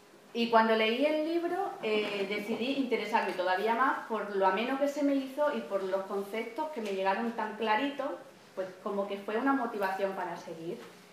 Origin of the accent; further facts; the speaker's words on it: Guareña, Extremadura, Spain; las he llevado a mi tierra, a Extremadura, concretamente a Guareña